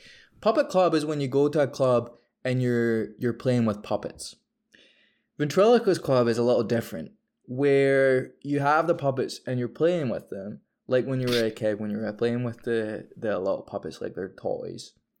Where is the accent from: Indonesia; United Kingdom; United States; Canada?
United Kingdom; England; I'm English, please.